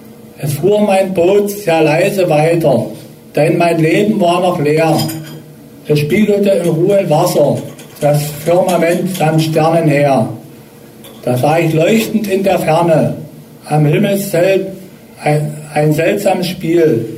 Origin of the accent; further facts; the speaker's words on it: Delitzsch, Saxony, Germany; born there; Ich bin geboren in Delitzsch und wohne auch in Delitzsch. Bin 61 Jahre alt